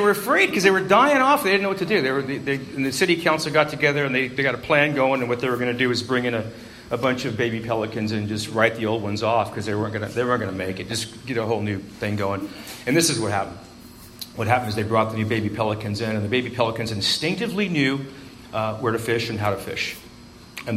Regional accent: Tulare, California, United States; now in Burbank, United States; Yeah, I live in Burbank now. I've lived in Los Angeles for a lot of years, but I grew up in Tulare.

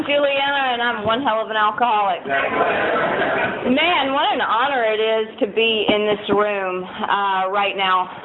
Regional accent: Louisiana, United States; I'm originally from Louisiana and born and raised with fire, hell, and brimstone. You know, both parents are full-time evangelists.

